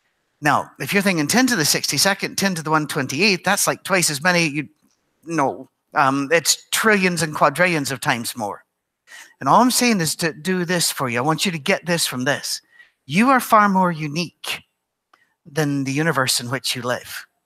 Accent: Isle of Skye, Scotland, United Kingdom; now in Nashville, United States; I am from the Isle of Skye, an island just to the west coast of Scotland. I have an Irish mother and a Scottish father.

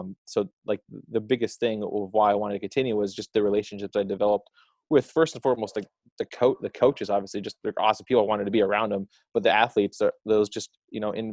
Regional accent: Rutland, Vermont, United States; I'm originally from Vermont, which is awesome, from Rutland, Vermont. So it's about an hour and a half south of Burlington, where my, you know, my parents currently live.

